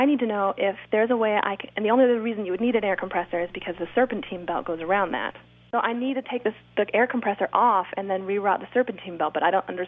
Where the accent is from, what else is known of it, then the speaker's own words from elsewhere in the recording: Lakeland, Florida, United States; I am from Lakeland, Florida.